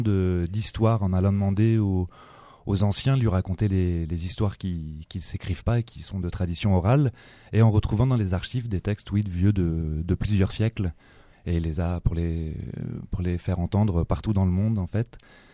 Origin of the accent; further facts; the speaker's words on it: Paris, Île-de-France, France; à la base, je suis parisien. Et puis, depuis quelques temps, depuis un an, je suis auvergnat, en fait, où on crée un lieu en Auvergne à quelques-uns.